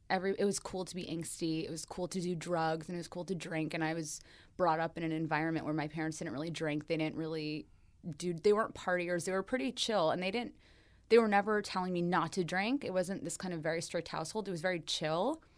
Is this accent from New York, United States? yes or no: yes; Long Island, New York, United States; moved away; we moved from Long Island, which I don't really like to promote. Okay. and I've since lost my accent.